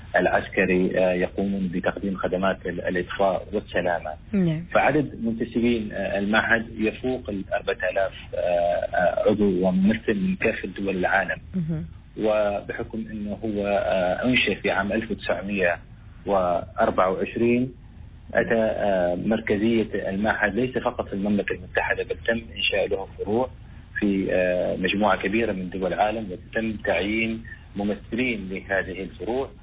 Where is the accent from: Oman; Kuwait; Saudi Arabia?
Oman; وأنا كعماني